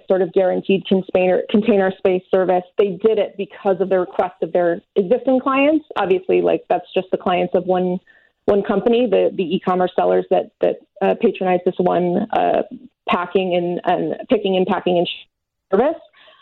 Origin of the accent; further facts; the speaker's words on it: New York, United States; I mean, I'm a New Yorker, so I'm in that category that you're not in.